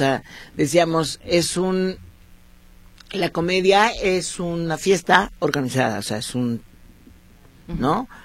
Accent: Guadalajara, Jalisco, Mexico; como buena tapatía tengo un vocabulario muy florido.

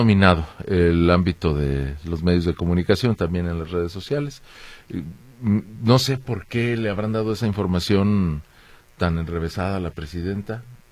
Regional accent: Mexico; como ciudadano mexicano

